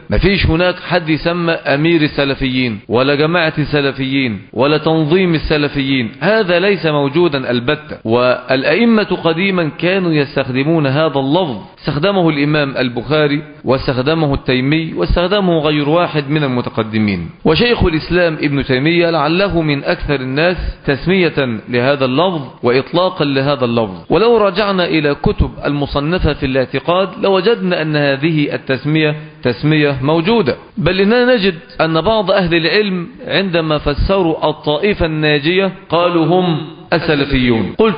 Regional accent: Egypt; وعندنا في مصر تم تقليده قلادة النيل

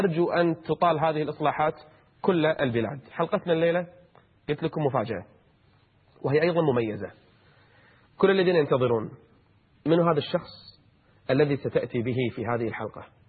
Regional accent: Kuwait; من وزارة الشؤون الاجتماعية والعمل عندنا في الكويت

